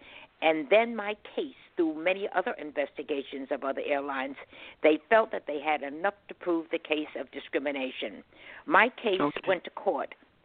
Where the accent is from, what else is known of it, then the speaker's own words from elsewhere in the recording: Harlem, New York, United States; And I'd say, I was born in Harlem, born and raised in Harlem.